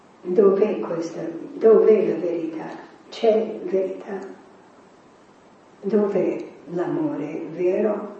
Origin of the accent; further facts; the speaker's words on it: New York, United States; born there; Italian is a second language; se parlo con un accento è perché sono nata a New York e sono della generazione idealista ispirata da Kennedy